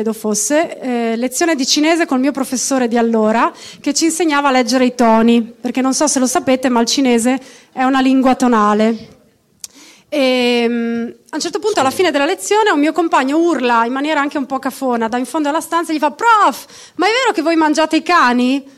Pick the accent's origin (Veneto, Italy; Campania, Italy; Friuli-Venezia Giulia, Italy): Friuli-Venezia Giulia, Italy; Avevo 19 anni, nata e cresciuta in Italia, in Friuli tra l'altro